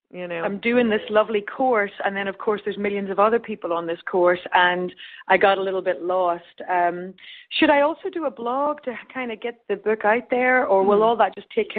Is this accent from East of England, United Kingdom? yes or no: no; Northern Ireland, United Kingdom; I was raised Catholic, but I'm from Northern Ireland, and it was a mixed marriage. So my mum's side was Protestant, my dad's was Catholic.